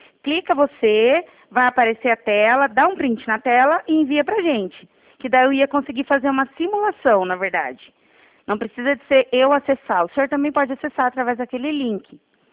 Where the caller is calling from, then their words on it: Londrina, Paraná, Brazil; Não, não. A gente fala do Paraná. Aqui do norte do Paraná, de Londrina.